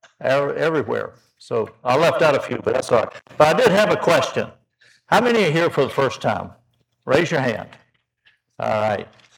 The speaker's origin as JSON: {"language": "English", "town": "Richmond", "region": "Virginia", "country": "United States", "said": "My wife and I, Stella, we're from Richmond, Virginia. And very proud of that."}